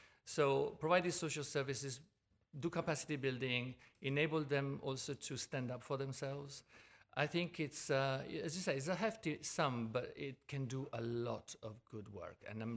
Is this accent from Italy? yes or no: yes; Verona, Veneto, Italy; Although I come from Verona, I'm used to the Dolomites